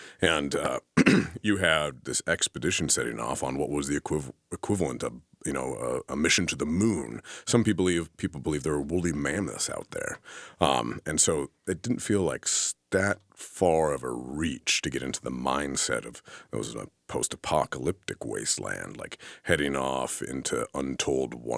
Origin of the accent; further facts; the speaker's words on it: Oregon, United States; I grew up in Oregon in the shadow of Lewis and Clark